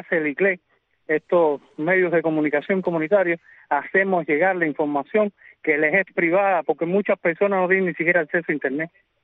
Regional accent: Cuba; lo que nos corresponde como cubanos

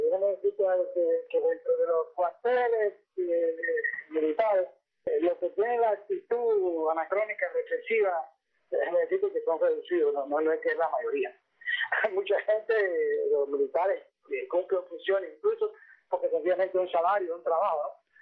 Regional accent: Baracoa, Guantánamo, Cuba; born there; en Baracoa, la ciudad donde yo nací

